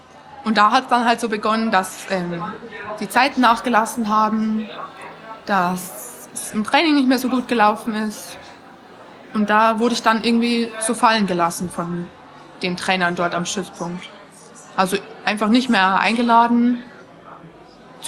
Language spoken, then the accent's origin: German; Rosenheim, Bavaria, Germany; Ja, und ich war aus Rosenheim und war dann eben alleine